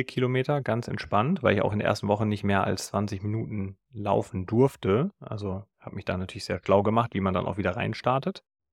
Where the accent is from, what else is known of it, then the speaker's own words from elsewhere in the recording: Frankfurt, Hesse, Germany; auch wenn ich hier in meiner Heimatstadt bin, in Frankfurt, dann ja, gibt es hier keine feste Wohnung